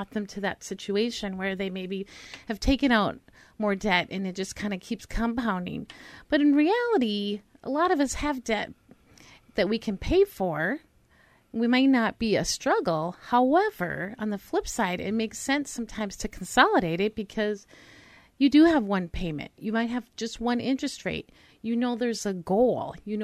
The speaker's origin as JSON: {"language": "English", "town": "Pine Island", "region": "Minnesota", "country": "United States", "said": "Yeah, I'm from Pine Island."}